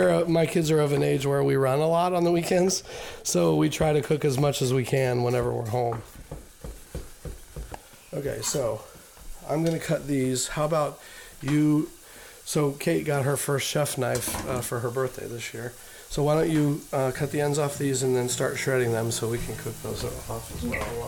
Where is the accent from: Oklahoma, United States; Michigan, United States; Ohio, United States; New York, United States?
Ohio, United States; a poor boy growing up in Southern Ohio